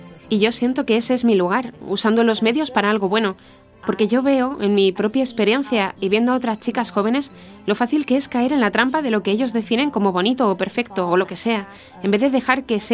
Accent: Jacksonville, Florida, United States; also born or lived in San Diego; tengo 30 años. Nací y crecí en Jacksonville, Florida. Bueno, más bien crecí en Jacksonville, pero nací en San Diego.

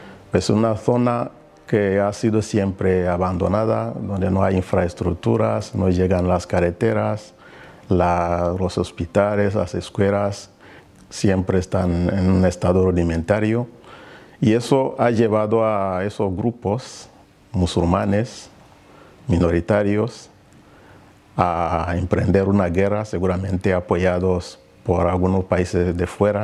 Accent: Rwanda; moved away; soy de Ruanda, nací en Ruanda, crecí en Ruanda, salí de Ruanda en 1994 a raíz del genocidio, me fui a vivir en los campos de refugiados en Congo, ex Zaire.

